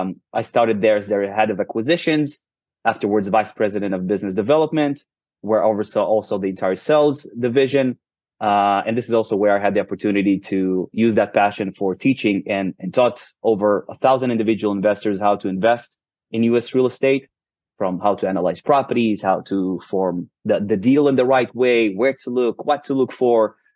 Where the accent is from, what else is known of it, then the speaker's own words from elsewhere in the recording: Israel; I bought it from Israel, which is where I live currently. So I was born and raised in Israel